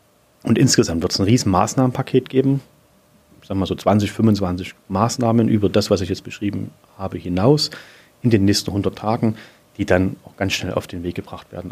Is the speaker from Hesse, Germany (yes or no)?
no; Saxony, Germany; dass ich mich weiter um mein Vogtland, um meine Heimat und meine Region kümmern kann